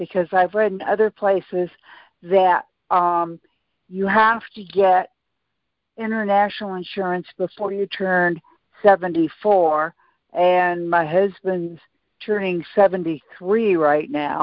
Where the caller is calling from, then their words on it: Seattle, Washington, United States; Hi, Jackie. … I'm calling from the Seattle, Washington area.